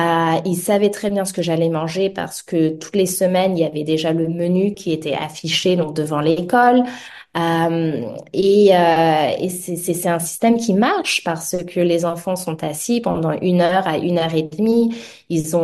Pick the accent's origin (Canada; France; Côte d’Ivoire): France; moved away as an adult; now in Australia; moi j'ai quitté la France en 2010. Et à la base, c'était pour faire mon semestre à l'étranger.